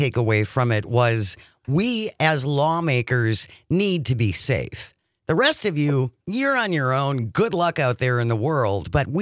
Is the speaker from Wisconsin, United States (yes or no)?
yes; Wisconsin, United States; from Wisconsin. No one knows how to take a compliment. Yeah. It's a statewide thing.